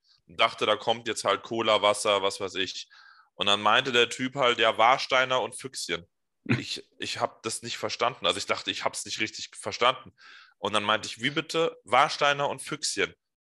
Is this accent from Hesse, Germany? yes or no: yes; Hesse, Germany; ich komme aus dem Hessischen, aus dem Rhein-Main-Gebiet, habe mit Düsseldorf nichts zu tun.